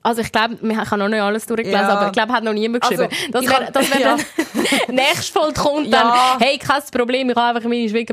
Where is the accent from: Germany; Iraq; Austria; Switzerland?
Switzerland; Das ist ja abartig, was es bei uns in der Schweiz, wo man das Gefühl hat, man hat Sitten, Ordnung, Regeln gelernt